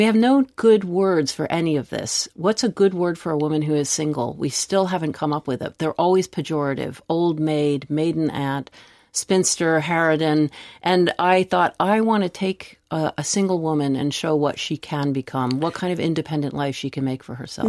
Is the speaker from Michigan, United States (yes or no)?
no; Washington, District of Columbia, United States; the one where I grew up in Washington, D.C., trying all the doors to see if I could get up into the locked bits